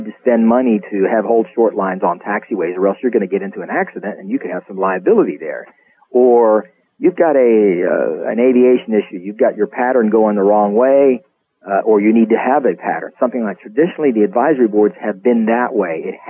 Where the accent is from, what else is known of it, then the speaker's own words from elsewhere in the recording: Melbourne, Florida, United States; come back to Florida, where I was raised here in Florida, in Melbourne.